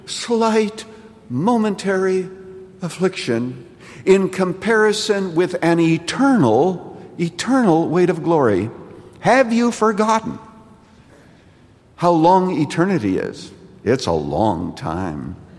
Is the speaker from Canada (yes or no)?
yes; Canada; when I was growing up in Canada, we'd go to a store